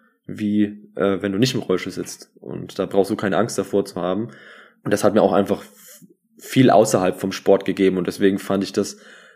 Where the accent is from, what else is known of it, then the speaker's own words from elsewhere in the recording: Bayreuth, Bavaria, Germany; Und ich komme ja aus Bayreuth ursprünglich